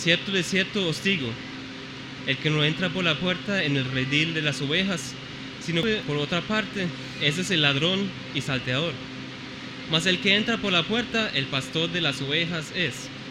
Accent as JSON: {"language": "Spanish", "country": "Germany", "said": "En mi país, en Alemania, hay pastores."}